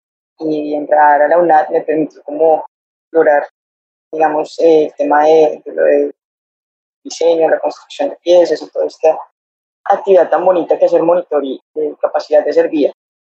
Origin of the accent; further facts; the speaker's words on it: La Dorada, Caldas, Colombia; Yo soy desde acá de La Dorada, Caldas. Soy estudiante de artes visuales